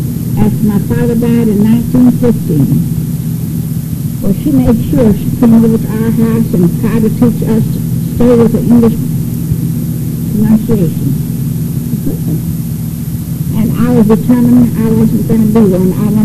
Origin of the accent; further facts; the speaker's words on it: Pasadena, Texas, United States; born there; I was born in Pasadena in 1905.